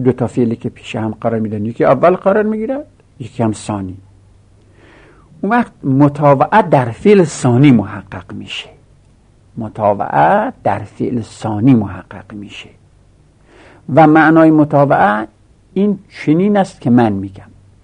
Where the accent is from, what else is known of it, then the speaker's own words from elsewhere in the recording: Lorestan, Iran; accent: Lorestani; همچنین لهجه ما لرستانی ها